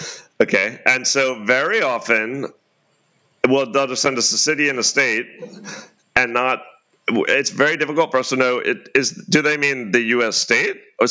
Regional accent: Germany; So, for example, listeners may know, I am half American, half German. And in my childhood, I grew up on a U.S. Army base in Germany.

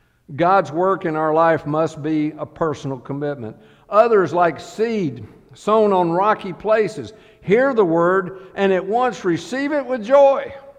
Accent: the Carolinas, United States; And I grew up in the Carolinas, and any of you know anything about the Carolinas, they have a lot of brick homes up there, and that's because the soil is hard red clay.

